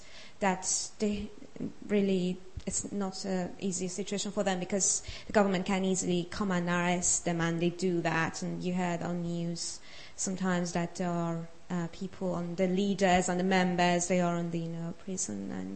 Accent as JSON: {"language": "English", "country": "Iran", "said": "I come from Iran, Persia, which is in the Middle East. Yes. And my family are living. My parents and my sister are living there."}